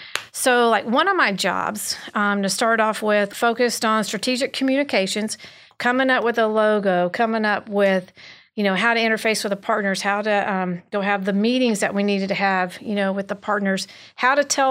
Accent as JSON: {"language": "English", "town": "Warner Robins", "region": "Georgia", "country": "United States", "tie": "born or raised there", "said": "I grew up in Warner Robins, Georgia."}